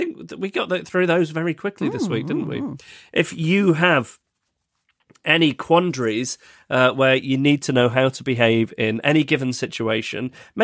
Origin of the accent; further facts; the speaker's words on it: Beaumaris, Wales, United Kingdom; now in Hong Kong; I will have been in Hong Kong for 20 years, which is bittersweet, as I've been out of my hometown of, I don't know how to say this, it's on Anglesey, it looks like Beaumarie.